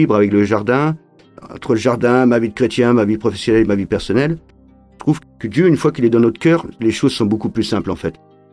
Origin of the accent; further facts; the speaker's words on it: Brittany, France; born there; Je suis né en Bretagne en 1978.